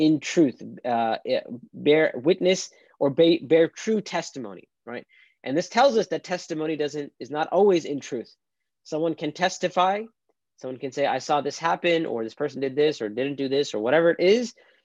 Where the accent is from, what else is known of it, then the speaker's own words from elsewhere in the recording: United States; being an American, living in America, especially post-2016